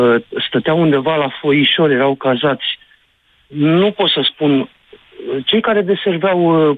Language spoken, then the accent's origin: Romanian; Craiova, Dolj, Romania; din Craiova.